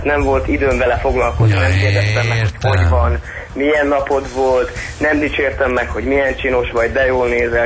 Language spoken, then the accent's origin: Hungarian; Győr, Győr-Moson-Sopron, Hungary; now in Zalaegerszeg, Hungary; én Győrben születtem, én ott éltem, ott voltunk együtt 5 évig, uh-huh. És elköltöztem Zalaegerszegre. Uh-huh. Most már 3 hónappal ezelőtt, és azért hazajárok.